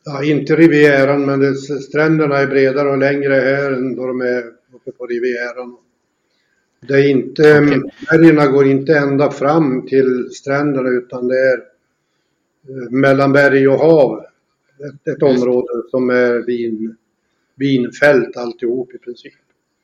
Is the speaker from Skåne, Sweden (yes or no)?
no; Umeå, Västerbotten County, Sweden; som vi är ju upp från Umeå och man har ju hört mycket om Österlen